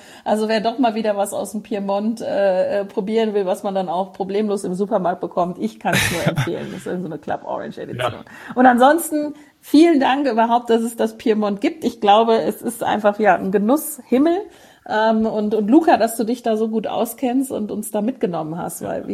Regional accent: Frankfurt, Hesse, Germany; born there; aus Frankfurt, wo ich geboren bin

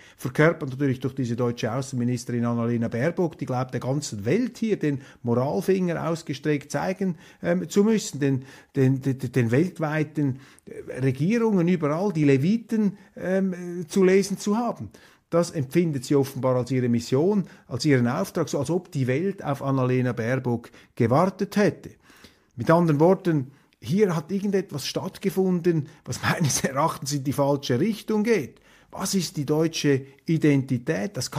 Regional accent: Switzerland; Wir hoffen es als Schweizer. Denn vom Wohl Deutschlands hängt ja auch das Wohl der Schweiz ab.

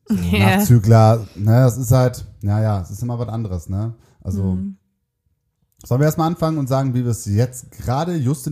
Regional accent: North Rhine-Westphalia, Germany; Wir sind NRW, das kann man ja sagen.

